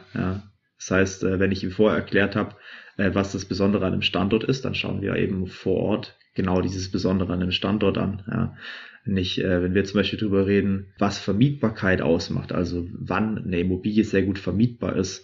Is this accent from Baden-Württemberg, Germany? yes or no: yes; Wendlingen, Baden-Württemberg, Germany; bin ich von meinem Heimatort Wendling, das liegt bei Stuttgart, bin ich nach Nordrhein-Westfalen gefahren